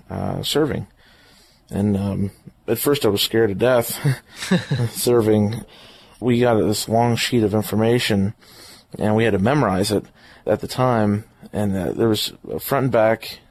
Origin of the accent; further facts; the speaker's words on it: Lock Haven, Pennsylvania, United States; also born or lived in Williamsport; I was born actually in Williamsport, PA, and grew up in Lock Haven, actually a small town called Castania, and it's a village or a township of Lock Haven, and my parents are still there, so it's still my hometown to this day.